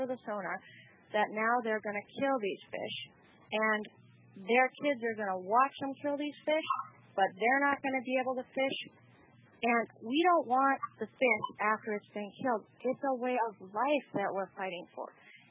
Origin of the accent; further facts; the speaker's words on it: Eagle, Alaska, United States; born there; And I was born here in Eagle.